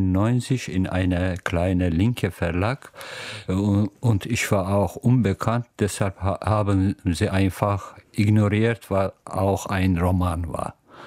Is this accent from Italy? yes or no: no; Turkey; German is a second language; moved away as an adult; now in Germany; Ja, Anfang 90er Jahre bin ich in Deutschland gekommen als Flüchtlinge und mit einer Gewalterfahrung.